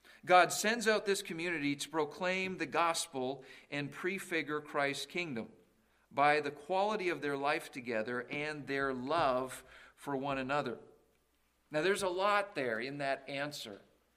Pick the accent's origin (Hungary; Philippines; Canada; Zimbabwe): Canada; I grew up in Canada